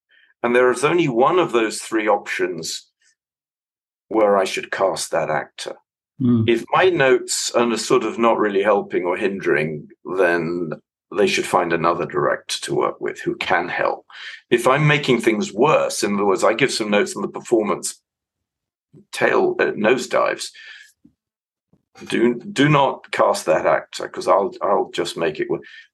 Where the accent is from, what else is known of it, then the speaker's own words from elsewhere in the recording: London, United Kingdom; in terms of my background, I don't have a drop of British blood in me, not a drop. But I was actually born in London, spent my whole life, really, bar, you know, the odd year here and there, in Britain.